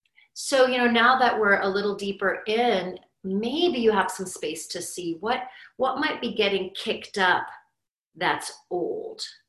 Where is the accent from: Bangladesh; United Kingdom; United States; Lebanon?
Lebanon; So like, I come from Lebanon. I come from a family that fled war.